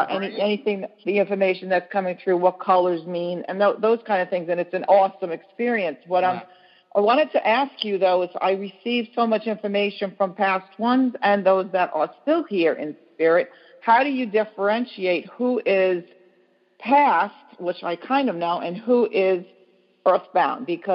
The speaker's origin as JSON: {"language": "English", "region": "New York", "country": "United States", "said": "I'm from New York. I'm in Florida right now, but okay."}